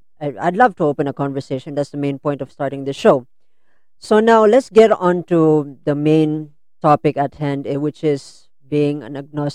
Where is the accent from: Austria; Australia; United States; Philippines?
Philippines; Long time ago, when I grew up here in the Philippines, when I was a young kid, of course, I grew up in a very Christian-y background.